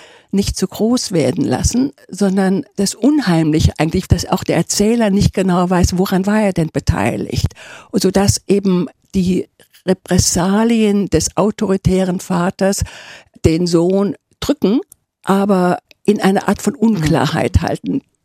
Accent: Trier, Rhineland-Palatinate, Germany; als ich mich mit meiner Heimatstadt Trier beschäftigte

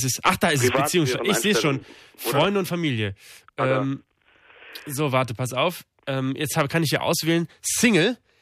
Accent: Austria; Als Österreicher ist man ja im Grunde genommen

